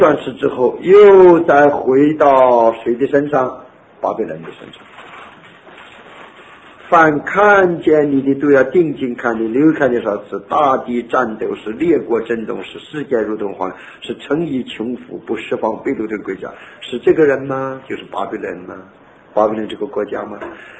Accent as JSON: {"language": "Chinese", "country": "China", "said": "我中国人更讲了啊"}